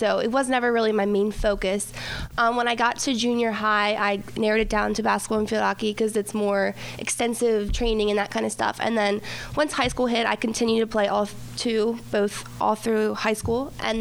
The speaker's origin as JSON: {"language": "English", "town": "Red Lion", "region": "Pennsylvania", "country": "United States", "said": "I'm from Red Lion."}